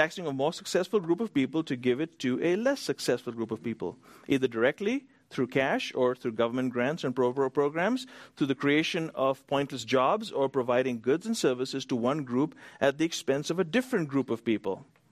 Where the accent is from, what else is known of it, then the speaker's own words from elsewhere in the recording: India; growing up in India where there are tiers of people, where there is a caste system